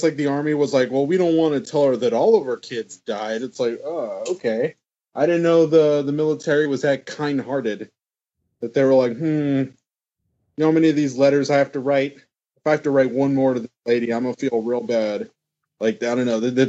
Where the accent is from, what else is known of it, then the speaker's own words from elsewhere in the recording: Texas, United States; Well, I am from Texas, although